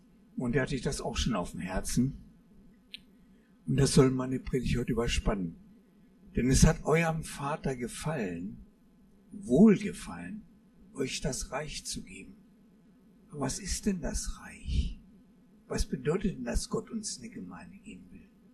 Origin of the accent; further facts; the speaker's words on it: Braunschweig, Lower Saxony, Germany; now in Wolfsburg, Germany; Und ich komme aus Braunschweig. Braunschweig hat eine lange Geschichte. Ich habe mich sehr mit der Geschichte beschäftigt und war auch froh, Braunschweig zu sein. Dann sind wir nach Wolfsburg gekommen, nach Reisling, und waren sehr froh, in Reisling zu sein.